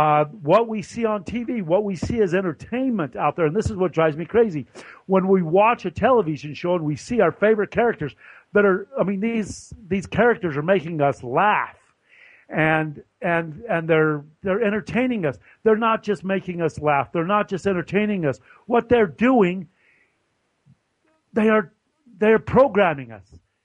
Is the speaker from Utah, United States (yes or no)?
yes; Utah, United States; they're talking about, I'm from Utah, that they're saying that Utah is looked at as going to be one of the last states in this country to accept gay marriage.